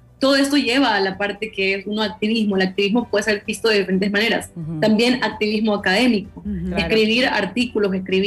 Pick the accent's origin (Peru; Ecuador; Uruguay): Ecuador; Machala, El Oro; born there; haciendo proyectos en Machala, en mi ciudad donde yo nací.